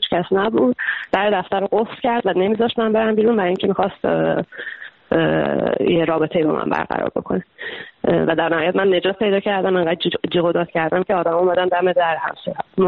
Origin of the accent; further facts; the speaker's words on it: Iran; moved away; از ایران که اومدم بیرون